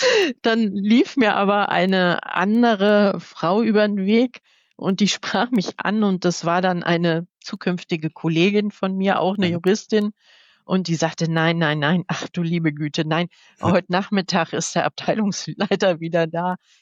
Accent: Wuppertal, North Rhine-Westphalia, Germany; meine Heimatstadt ich komme aus Wuppertal

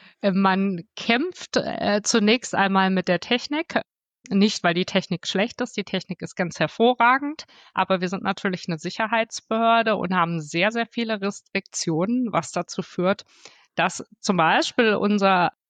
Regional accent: Hesse, Germany; now in Cologne, Germany; wir kommen beide aus Nordhessen

